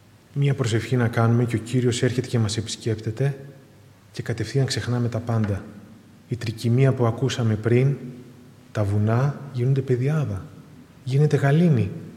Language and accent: Greek; Athens, Attica, Greece; Μεγάλωσα μες στην Εκκλησία της Αθήνας, στο Κυριακό. Το 1999 ήμουνα 13 χρονών